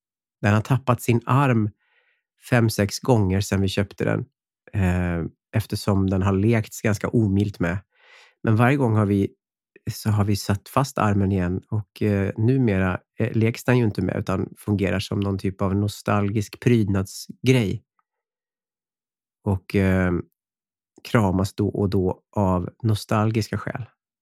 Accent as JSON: {"language": "Swedish", "town": "Härnösand", "region": "Västernorrland County", "country": "Sweden", "said": "men vi är ju också från Härnösand"}